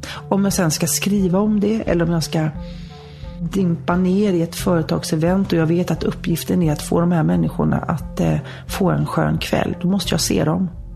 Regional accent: Gothenburg, Västra Götaland County, Sweden; då bodde jag hemma hos mamma och pappa ute på öarna. Och då kunde jag ta färjan och bussen och spårvagnen upp till Avenyn hemma i Göteborg

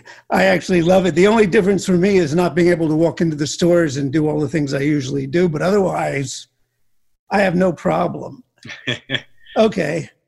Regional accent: Miami, Florida, United States; also born or lived in Newark, New Jersey; I grew up in Miami. I was born in Newark, New Jersey, where, you know, born in Newark and then actually couldn't stand the weather. And when I was about two, we moved down to Florida and then moved around.

